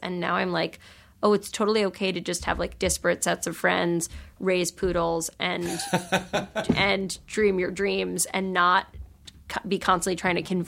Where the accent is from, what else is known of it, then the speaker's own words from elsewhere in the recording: New York, United States; you know, I grew up in New York